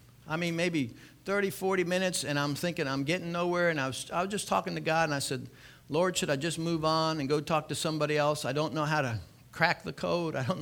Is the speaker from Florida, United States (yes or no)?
yes; Micanopy, Florida, United States; You know, and I'm from Micanopy, and sharing the gospel.